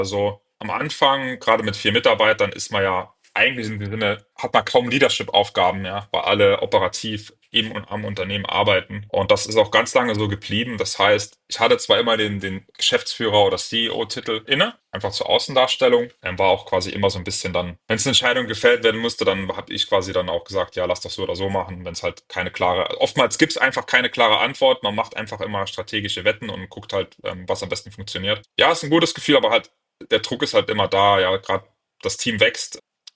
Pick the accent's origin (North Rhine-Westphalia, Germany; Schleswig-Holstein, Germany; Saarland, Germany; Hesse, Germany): Saarland, Germany; Die Gründer sind alle aus dem Südwesten. Ich bin aus dem Saarland